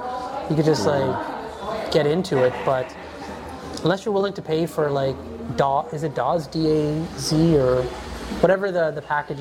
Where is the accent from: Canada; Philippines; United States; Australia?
Canada; if you ever go to the east coast of Canada, Newfoundland, PEI, Nova Scotia, you can watch a lot more soccer there. I find when I go travel to that part of our country